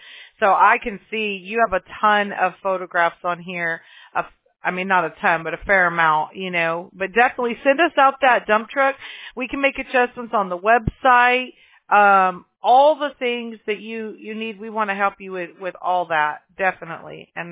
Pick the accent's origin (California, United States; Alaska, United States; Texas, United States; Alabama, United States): California, United States; Yeah, I'm from California, exactly.